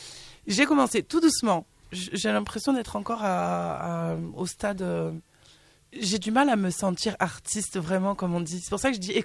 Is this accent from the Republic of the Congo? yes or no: no; Paris, Île-de-France, France; De Paris.